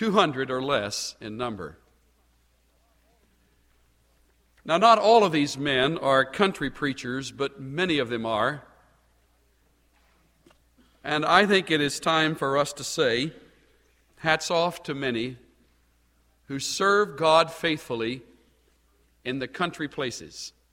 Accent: El Campo, Texas, United States; I personally find my original roots in Texas, and my hometown was El Campo.

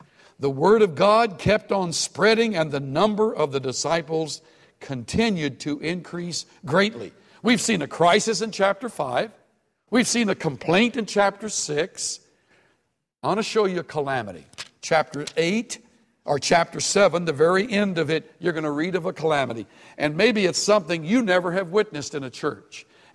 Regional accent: the South, United States; I know. I was raised in the South. Churches were white that I attended.

